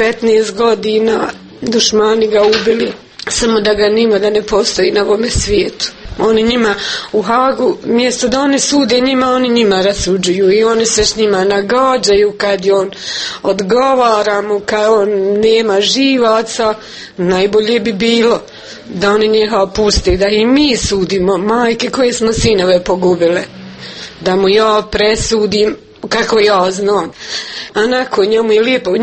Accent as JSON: {"language": "Bosnian", "town": "Konjević Polje", "region": "Republika Srpska", "country": "Bosnia & Herzegovina", "tie": "born or raised there", "said": "Rodom sam od Konjović polja, u Glogovoj sam bila udata."}